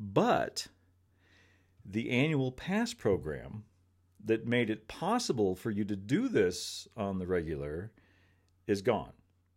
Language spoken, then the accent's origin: English; California, United States; I'm a huge Knott's Berry Farm fan also. I grew up in Orange County.